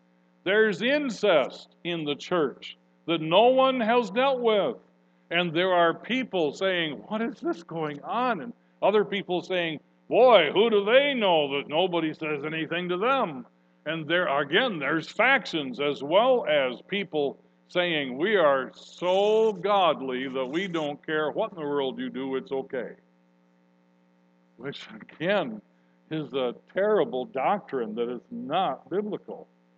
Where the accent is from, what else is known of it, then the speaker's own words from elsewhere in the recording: Michigan, United States; We're both humans, for heaven's sake. We're both from Michigan.